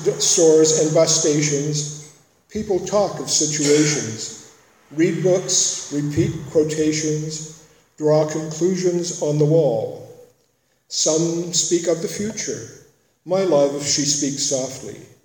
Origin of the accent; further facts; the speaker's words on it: Port Arthur, Ontario, Canada; born there; I was born in Port Arthur in 1942.